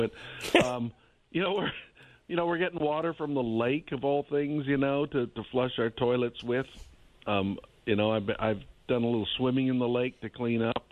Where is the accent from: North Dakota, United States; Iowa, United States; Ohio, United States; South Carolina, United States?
North Dakota, United States; I'm originally from North Dakota, so it's not really a strange thing to me.